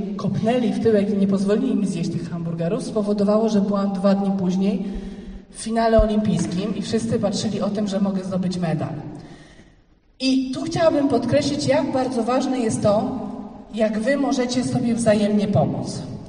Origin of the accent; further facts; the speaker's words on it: Silesian Voivodeship, Poland; a że ja urodziłam i wychowałam się na Śląsku, więc mam w sobie to taką upartość